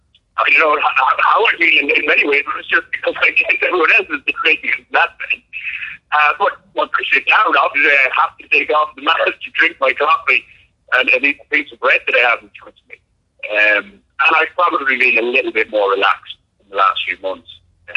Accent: Ireland; And as an Irishman, I don't mind having a drink or two, no, as you might well know.

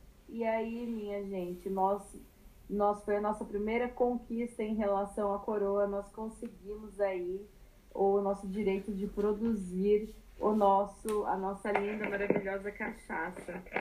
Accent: Sorocaba, São Paulo, Brazil; Porque eu sou de São Paulo, eu sou do interior de São Paulo. Para quem não sabe, eu sou de Sorocaba. Eu sou caipira e eu falo rápido, muito rápido, né?

